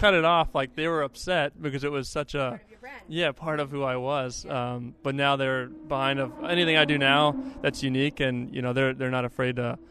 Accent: United States; I mean, especially as an American with an American brand, it's really cool.

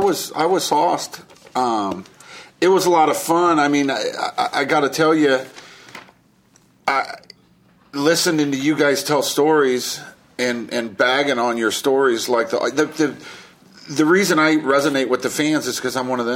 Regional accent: Kankakee, Illinois, United States; We're going to go do a live show in my hometown in Kankakee, Illinois, I believe April 1st, the Saturday after the Bellator event.

